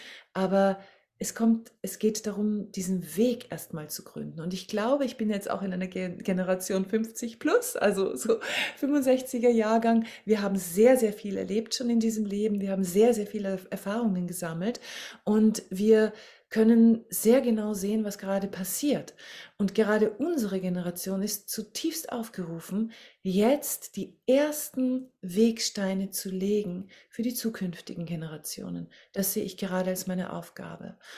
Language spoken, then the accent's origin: German; Austria; now in Germany; ich bin ja Österreicherin, lebe aber auch in Deutschland